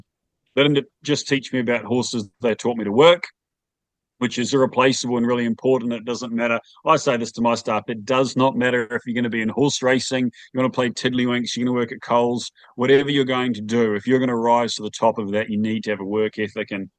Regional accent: Waikato, New Zealand; I grew up in the Waikato, which is, for those of you who are unfamiliar with Deegan, the Waikato is dairying and horse country.

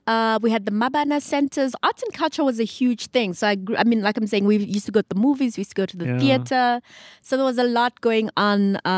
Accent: North West, South Africa; So growing up in Bophuthatswana was a lot of fun.

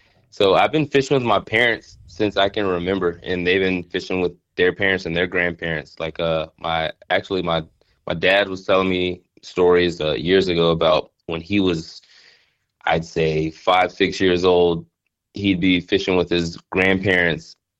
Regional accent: Summerville, South Carolina, United States; Yeah, so I'm from Somerville, South Carolina. It's pretty much like a suburb of Charleston, South Carolina.

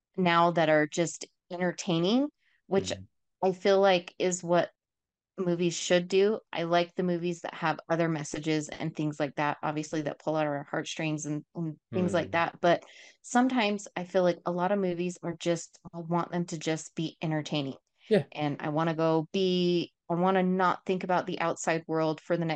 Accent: Salt Lake City, Utah, United States; I am from Salt Lake City, Utah.

